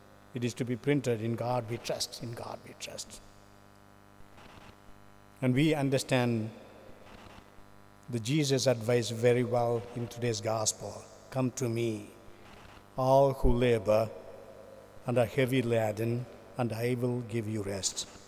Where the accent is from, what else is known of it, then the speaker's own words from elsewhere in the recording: India; I come from India